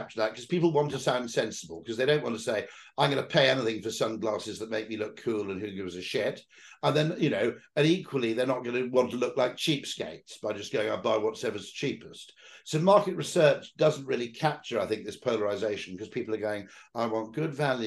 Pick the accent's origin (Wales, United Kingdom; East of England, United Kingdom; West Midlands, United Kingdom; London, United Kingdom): Wales, United Kingdom; because being Welsh, obviously dragons are not actually mythical creatures.